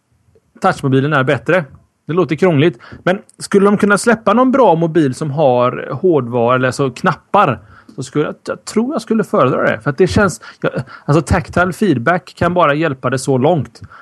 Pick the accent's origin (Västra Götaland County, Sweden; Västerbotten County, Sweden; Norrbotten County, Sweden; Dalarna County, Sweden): Västra Götaland County, Sweden; Gothenburg; vi är ändå göteborgare som ni hör.